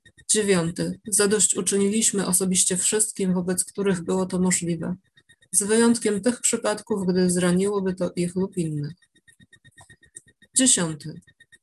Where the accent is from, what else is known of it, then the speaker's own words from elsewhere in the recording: Poland; I'm from Poland, and I will read the 12 steps in Polish.